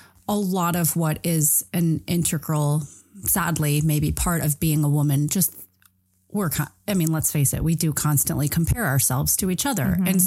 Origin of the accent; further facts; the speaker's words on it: Illinois, United States; I'm from the Chicago suburbs. So you have like this kind of like quintessential McMansion, granite countertops, everything's tidy, nothing is rustic.